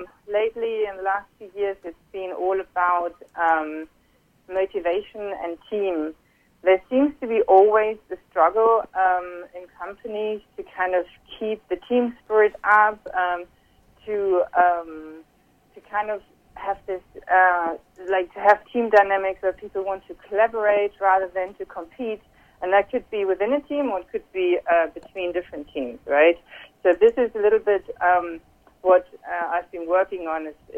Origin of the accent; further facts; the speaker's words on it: Germany; English is a second language; now in Barcelona, Spain; based in Barcelona, Spain. But I'm originally from Germany myself. So I've been living a bit of an expat culture, I guess, European expat culture